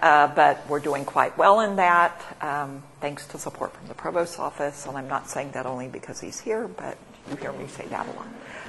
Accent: United States; now in Canada; I realized that coming as an American, hate speech actually legally is something different in Canada

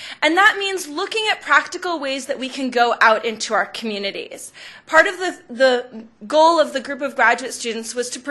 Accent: Massachusetts, United States; I also come from a college town in Massachusetts

